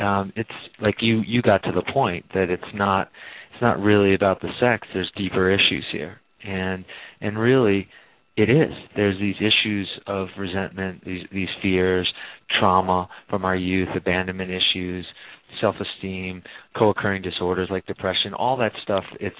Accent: New York, United States; I grew up in New York, Irish Catholic kid

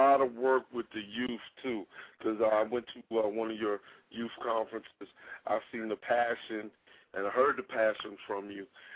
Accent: Ohio, United States; I'm from Ohio.

